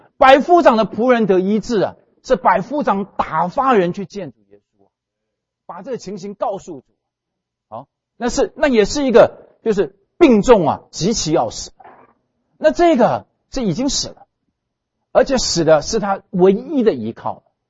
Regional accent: China; 因为我们中国人不太常讲怜悯，我们喜欢讲恩典

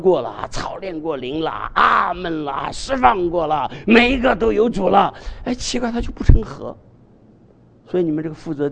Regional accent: China; 对不起，我们都是中国人。

